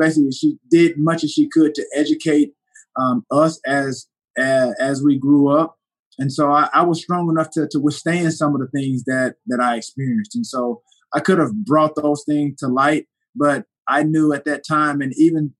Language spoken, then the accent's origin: English; Alexander City, Alabama, United States; And so, again, going back to my hometown, Alexander City, Alabama, obviously, like I said, I'm minutes away. I'm south of Birmingham. I'm north of Montgomery.